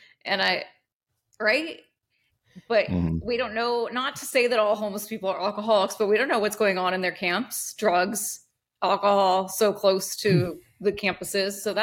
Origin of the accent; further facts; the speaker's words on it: California, United States; I remember as kids, you know, I grew up in California.